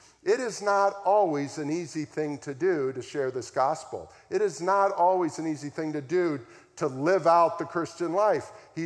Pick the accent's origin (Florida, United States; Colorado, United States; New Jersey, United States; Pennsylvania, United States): Florida, United States; I'm from South Florida.